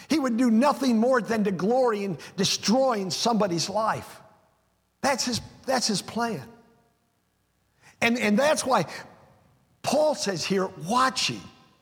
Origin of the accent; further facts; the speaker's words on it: United States; born there; I was born in America, in a free country, and I was born in a time when I didn't have to go to war.